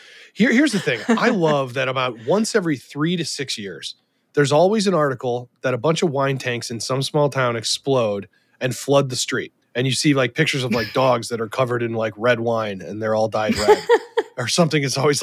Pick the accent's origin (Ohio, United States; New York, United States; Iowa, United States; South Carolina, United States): Ohio, United States; Hey, you stop it. I'm from Ohio.